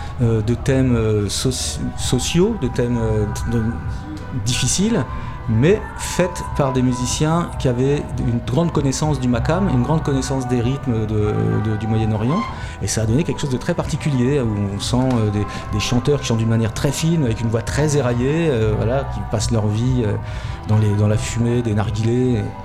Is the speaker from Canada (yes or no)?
no; Bourges, Centre-Val de Loire, France; Et j'étais berruyé. En fait, moi, j'ai grandi à Bourges et du coup